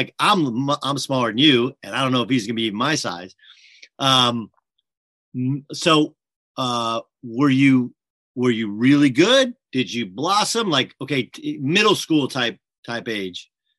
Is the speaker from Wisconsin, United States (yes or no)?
yes; Milwaukee, Wisconsin, United States; born there; I was born in Milwaukee. I have a lot of friends from that part of, around there in Chicago, whatever, done some work there as well at times.